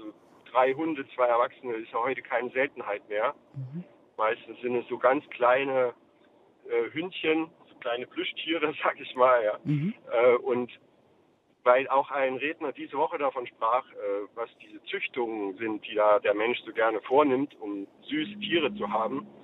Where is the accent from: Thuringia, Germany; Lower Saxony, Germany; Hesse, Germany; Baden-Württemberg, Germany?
Thuringia, Germany; Gotha; Also wir haben in Gotha, wo ich herkomme, oder wir unser Häuschen mit Garten und so weiter.